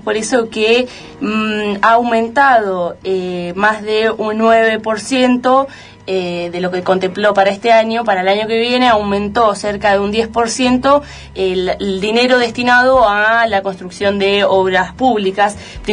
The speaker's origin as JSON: {"language": "Spanish", "region": "Neuquén", "country": "Argentina", "said": "Yo soy neuquina y sé eso, digamos, ¿no?"}